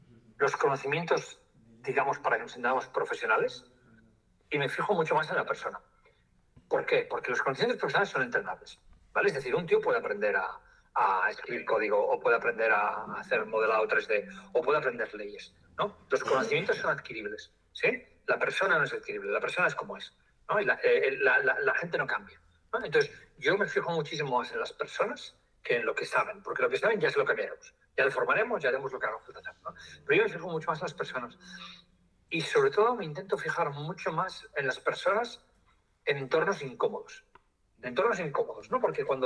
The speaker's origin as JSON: {"language": "Spanish", "town": "Barcelona", "region": "Catalonia", "country": "Spain", "said": "Mira, el restaurante que voy a pedir, yo soy de Barcelona"}